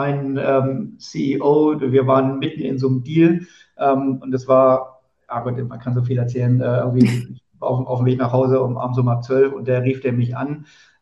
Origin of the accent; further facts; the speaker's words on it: Hamburg, Germany; ich habe hier als Hamburger Jung was aufgebaut